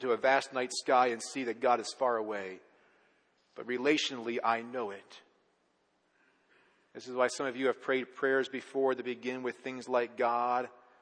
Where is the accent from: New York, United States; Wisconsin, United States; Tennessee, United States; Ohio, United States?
Wisconsin, United States; West Bend; city of West Bend, Wisconsin